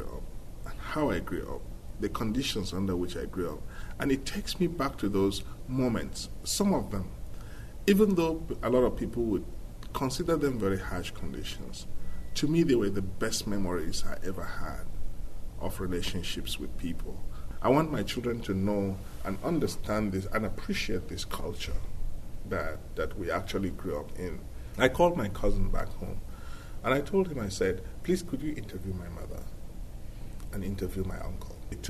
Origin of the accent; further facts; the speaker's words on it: North Central, Nigeria; moved away as an adult; now in Iowa City, United States; In Nigeria, I grew up in the rural area. I was born in a very small village in north-central Nigeria.